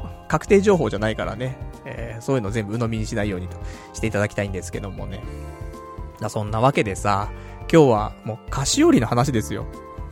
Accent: Saitama, Japan; 私もね、埼玉県民でしたから、もともとね、埼玉出身でございますんで、まあテレビ埼玉見たらね、いつもね、うまい、うますぎる、十万石饅頭と、その CM をね、見て、ね、育ってきましたから

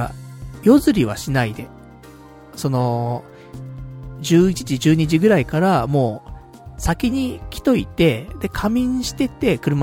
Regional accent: Saitama, Japan; 俺の地元のね、埼玉の方も、まあ、街灯ないんだけどさ、あんまりさ。あ、暗いんだ、やっぱり、田舎だからさ。

